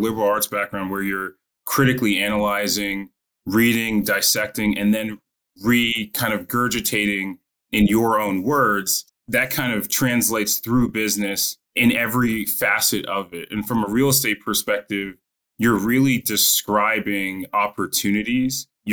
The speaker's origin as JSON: {"language": "English", "town": "Nashua", "region": "New Hampshire", "country": "United States", "tie": "born or raised there", "said": "Yeah, so I grew up in a small town in New Hampshire, in Nashua, New Hampshire, about 45 minutes outside of Boston."}